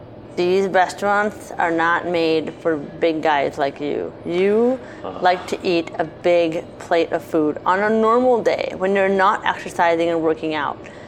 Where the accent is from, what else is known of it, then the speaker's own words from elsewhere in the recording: United States; You know what? As an American culture, we tend to over... That's one of the reasons why we are bigger than other people, I think.